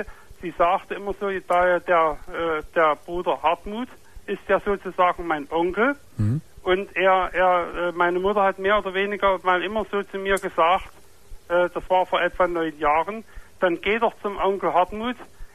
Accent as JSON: {"language": "German", "town": "Bernsdorf", "region": "Saxony", "country": "Germany", "tie": "born or raised there", "also_born_or_lived": "Großenhain"}